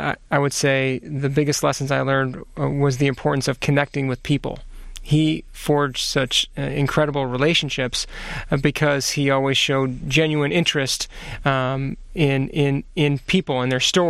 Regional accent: Grand Rapids, Michigan, United States; born there; I was born in Grand Rapids.

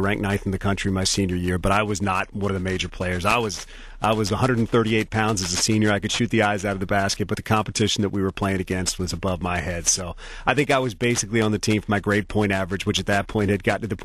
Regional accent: Washington, District of Columbia, United States; Warner Wolf, who I grew up watching in Washington, D.C., and George Michael and Glenn Brenner and guys like that, they were big influences

